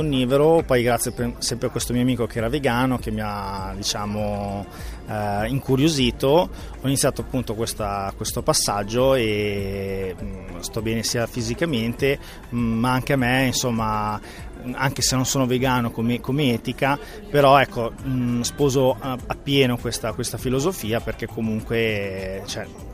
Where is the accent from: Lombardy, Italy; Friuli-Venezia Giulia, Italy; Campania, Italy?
Lombardy, Italy; Voghera; Anche noi che siamo di Voghera, che è una piccola città, una piccola realtà